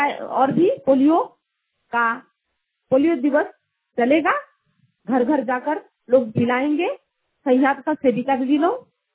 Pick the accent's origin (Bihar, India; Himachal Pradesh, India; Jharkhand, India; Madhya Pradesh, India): Jharkhand, India; Hendaljuri; मेरा गांव है हेंदलजुरी।